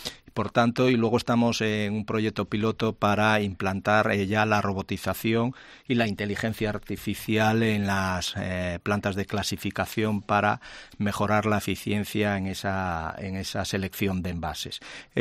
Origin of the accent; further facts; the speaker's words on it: Galicia, Spain; El coste depende, como buen gallego decimos, depende, ¿no?